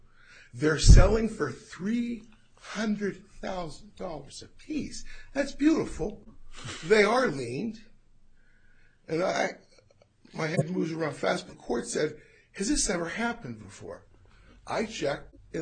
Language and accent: English; Erie, Pennsylvania, United States; I'm from Erie, Pennsylvania, and I represent Park Restoration.